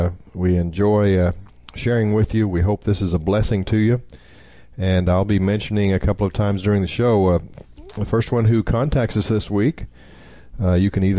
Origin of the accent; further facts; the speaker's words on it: Oklahoma, United States; I'm from Oklahoma originally, and one of our favorite native sons in Oklahoma is Will Rogers